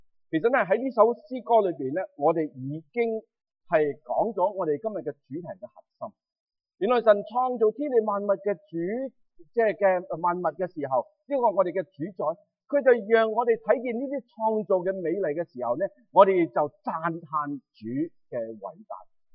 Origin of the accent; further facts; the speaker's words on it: Chaozhou, Guangdong, China; 咁我哋潮州人呢，我哋就会讲平安啊。